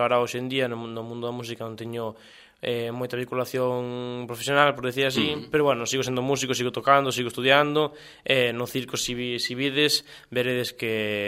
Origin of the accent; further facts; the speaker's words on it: Sarria, Galicia, Spain; Eso es, son de Sarria, Lugo.